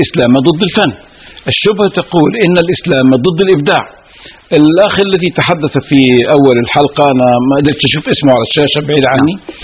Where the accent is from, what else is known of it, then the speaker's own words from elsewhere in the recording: Egypt; في بلدنا مصر